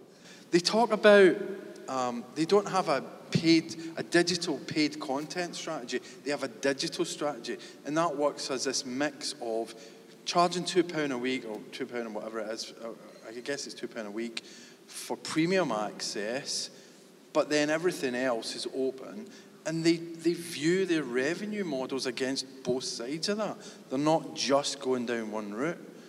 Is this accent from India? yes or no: no; Scotland, United Kingdom; you can't say this as a Scottish person